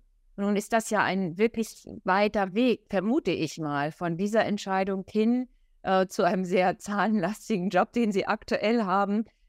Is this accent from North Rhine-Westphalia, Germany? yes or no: no; Hamburg, Germany; Ja, ich bin die ersten Jahre in Hamburg-Langenhorn aufgewachsen, wo in der Tat meine Grundschullehrerin Loki Schmidt war. Dann sind wir aufs Land gezogen